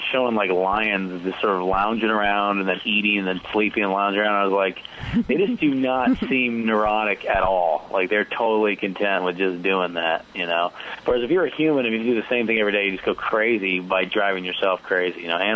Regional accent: Boonville, California, United States; All in rural Northern California, Mendocino County, which is about 3 hours north of San Francisco. Mm-hmm. The name of the town was Boonville.

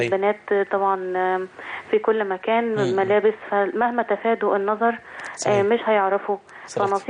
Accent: Damietta, Damietta Governorate, Egypt; لو سمحت احنا حضرتك من دمياط

